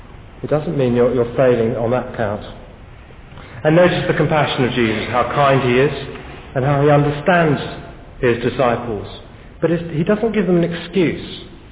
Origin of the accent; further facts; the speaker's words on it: United Kingdom; because I'm British and I don't do that sort of thing.